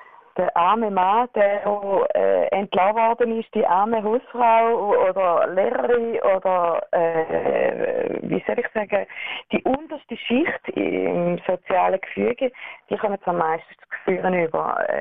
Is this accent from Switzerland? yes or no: yes; Switzerland; ich als Schweizerin, die auch viele Kontakte habe, zwischen zwei Welten hin und her pendeln